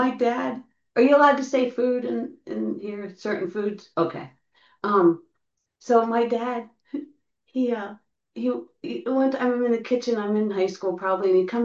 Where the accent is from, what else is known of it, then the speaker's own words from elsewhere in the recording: Pennsylvania, United States; I'm from Pennsylvania. I grew up in Pennsylvania.